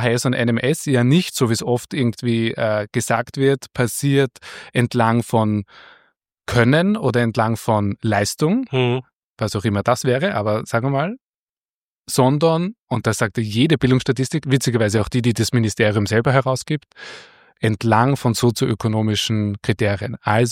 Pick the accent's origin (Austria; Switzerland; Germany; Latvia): Austria; Vienna